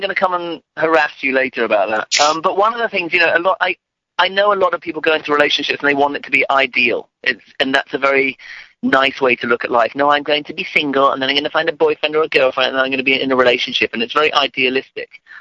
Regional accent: England, United Kingdom; now in Malibu, United States; I was born and raised in England, and I moved to Malibu

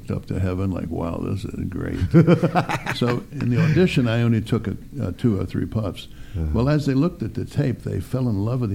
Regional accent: West Virginia, United States; In my home state, West Virginia.

